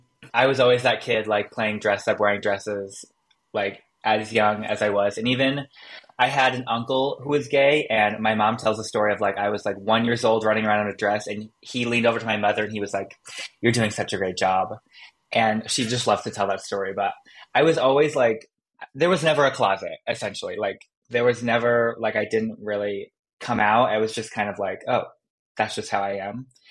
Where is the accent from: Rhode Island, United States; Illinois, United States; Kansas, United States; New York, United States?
Rhode Island, United States; Like I grew up in Southern Rhode Island. There's nothing around. My high school and middle school is surrounded by a bunch of farms.